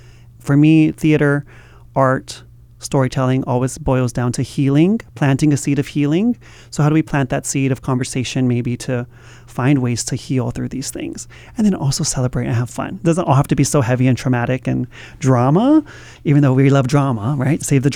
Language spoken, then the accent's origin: English; Hawaii, United States; You know, as a Hawaiian actor and director myself, that's kind of what I like to bring into all of my works